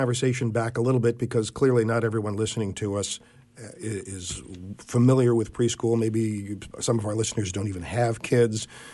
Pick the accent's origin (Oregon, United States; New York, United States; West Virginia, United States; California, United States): California, United States; Bakersfield; take in other areas of the Central Valley, most particularly my hometown, Bakersfield.